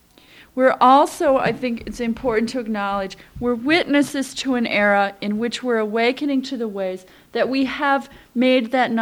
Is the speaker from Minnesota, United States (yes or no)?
yes; Northfield, Minnesota, United States; I'm from Northfield, Minnesota, where I teach in the religion department at St. Olaf.